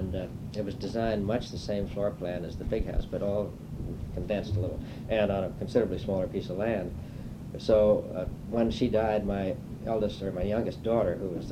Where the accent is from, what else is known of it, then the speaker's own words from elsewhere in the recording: Grosse Pointe, Michigan, United States; In Grosse Pointe.